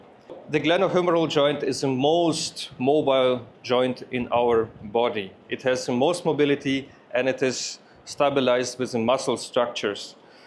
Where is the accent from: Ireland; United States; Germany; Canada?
Germany; The only thing you know that I am from Germany and I'm a physical therapist.